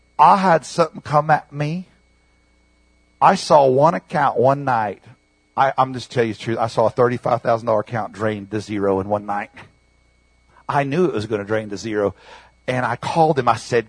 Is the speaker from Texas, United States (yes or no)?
yes; Dallas, Texas, United States; Well, you know, I'm from Dallas, and God prophesied to start in Dallas.